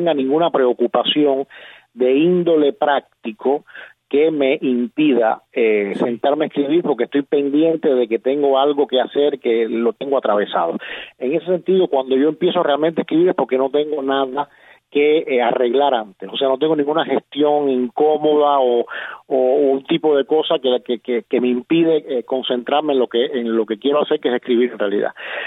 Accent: Havana, Cuba; moved away; me crié en un barrio que supuestamente era muy selecto y aristocrático, que era Miramar, porque yo desde los 5 años viví en ese lugar hasta que me fui de Cuba

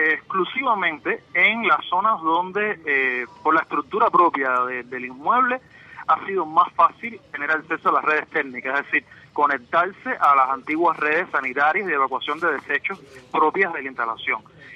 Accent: Cuba; todos somos cubanos

